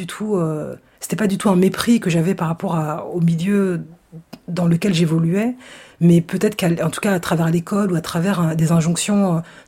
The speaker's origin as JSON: {"language": "French", "town": "Aulnay-sous-Bois", "region": "Île-de-France", "country": "France", "tie": "born or raised there", "said": "Moi, j'ai une enfance extrêmement heureuse. C'est-à-dire que c'est ça qui est paradoxal. C'est que ma vie à Auln"}